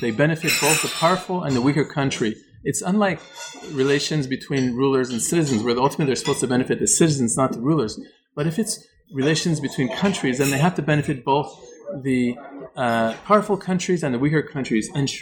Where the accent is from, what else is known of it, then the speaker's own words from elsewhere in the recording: Canada; I'm from Canada